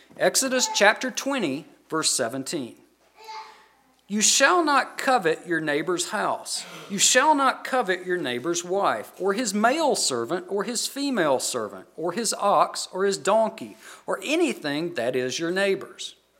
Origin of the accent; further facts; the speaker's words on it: United States; I struggle. I'm an American. I struggle with materialism.